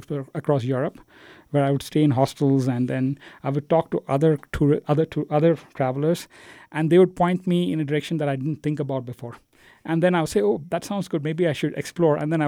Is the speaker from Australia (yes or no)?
no; Bangalore, Karnataka, India; now in United States; though I'm from India, I've never really, you know, growing up in Bangalore is all about, you know, trying to graduate from school, college, and then right after college, I moved to the U.S.